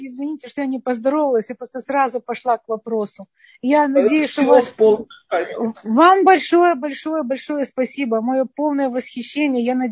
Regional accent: Russia; now in United States; мы приехали из России, дочке было 5 лет

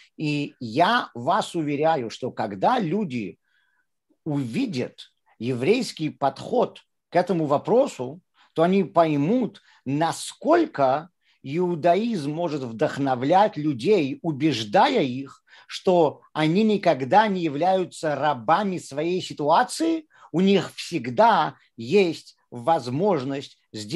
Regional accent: Saint Petersburg, Russia; Я вырос в городе Герой Ленинграде. Он еще тогда был Ленинградом. И в обыкновенной советской еврейской семье

